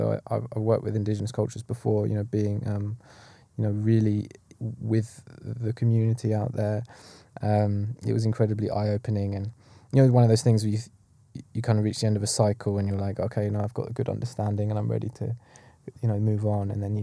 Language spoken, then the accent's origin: English; London, United Kingdom; when I was growing up in North London, I never came from a spiritual background or a religious background.